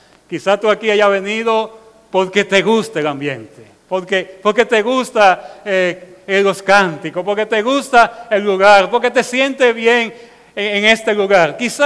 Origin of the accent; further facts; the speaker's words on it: Dominican Republic; Nosotros como dominicanos sabemos que andan personas pidiendo limosna por ahí